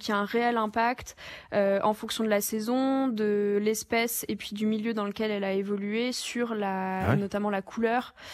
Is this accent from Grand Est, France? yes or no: yes; Pont-à-Mousson, Grand Est, France; born there; Je suis lorraine d'origine, donc je rigole. Je suis née à Pont-à-Mousson